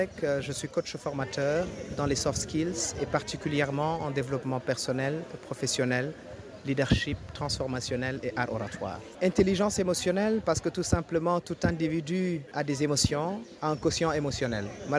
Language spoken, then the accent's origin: French; Senegal; Je suis un Africain, je suis un Sénégalais et je crois au continent africain.